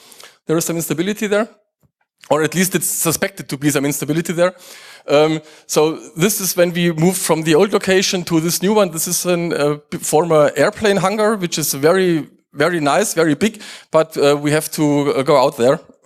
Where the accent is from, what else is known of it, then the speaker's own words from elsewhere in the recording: Munich, Bavaria, Germany; I'm from Munich